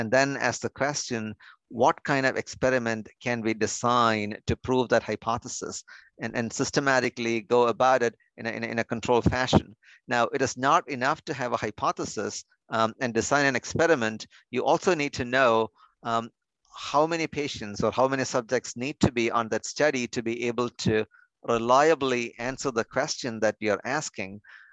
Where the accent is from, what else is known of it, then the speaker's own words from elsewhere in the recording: India; moved away as an adult; now in United States; I grew up in India and went to med school there, came here to do some research in the cancer arena.